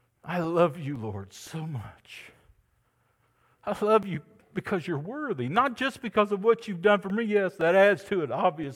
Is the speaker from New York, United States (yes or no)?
no; Georgia, United States; I'm from Georgia, y'all, but I know that's bad grammar.